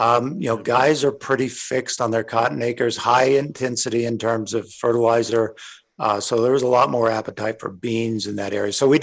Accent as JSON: {"language": "English", "region": "Montana", "country": "United States", "said": "my home state of Montana"}